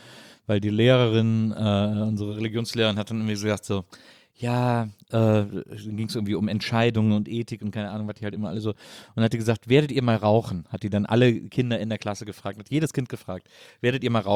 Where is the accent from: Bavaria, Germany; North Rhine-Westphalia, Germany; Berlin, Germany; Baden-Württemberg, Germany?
North Rhine-Westphalia, Germany; Wesseling; Ich komme aus Wesseling, das ist da zwischen Köln und Bonn, so ein Kaff.